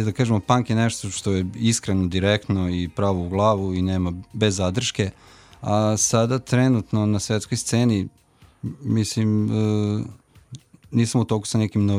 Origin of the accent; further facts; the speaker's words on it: Vojvodina, Serbia; Ja sam iz Banata i bend je iz Banata, nastao na ovom Kneževcu.